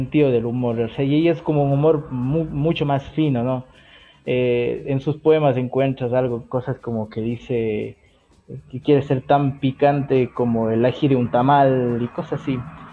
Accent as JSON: {"language": "Spanish", "town": "Píllaro", "region": "Tungurahua", "country": "Ecuador", "said": "me gustó la esencia de los diablos de Píllaro, ¿no? O sea, porque es de dónde vengo, soy ecuatoriano al final."}